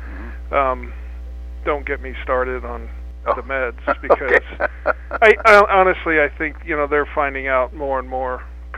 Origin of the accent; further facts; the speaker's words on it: Des Moines, Iowa, United States; I'm originally from Des Moines, Iowa. I did my undergraduate at the University of South Dakota, my medical school at Iowa, and my residency out in Michigan.